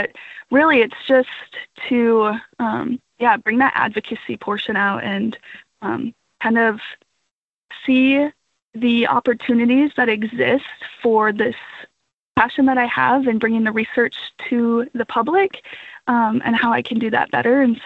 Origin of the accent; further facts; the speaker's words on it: North Dakota, United States; I grew up in North Dakota on a wheat farm. And so just a small family operation, farm and ranch.